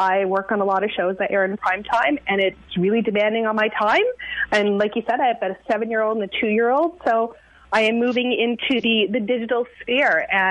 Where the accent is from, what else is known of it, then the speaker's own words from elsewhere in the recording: Toronto, Ontario, Canada; so he's from Vancouver, I'm from Toronto.